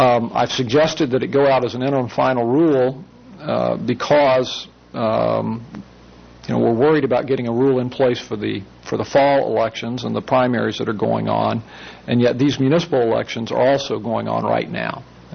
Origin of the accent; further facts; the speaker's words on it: Virginia, United States; In my home state of Virginia, every municipality in the state has elections in May of an even-numbered year